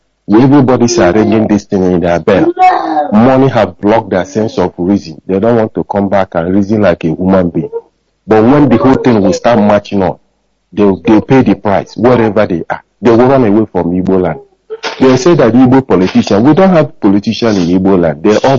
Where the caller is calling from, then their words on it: London, United Kingdom; Yeah, I'm calling from London.